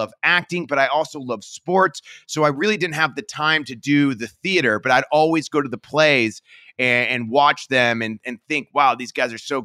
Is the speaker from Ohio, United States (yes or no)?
yes; Parma, Ohio, United States; I was born in Parma, Ohio, and I lived there my entire life. Grew up kind of, I guess, middle class, you know, and it was a great place to live.